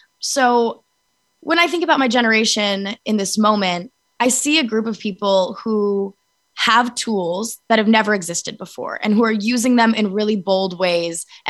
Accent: Arizona, United States; pushing for better sex education in my hometown in Arizona

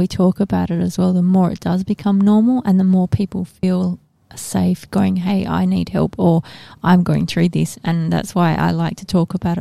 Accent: Perth, Western Australia, Australia; growing up in Perth, I used to always walk, and I still do it.

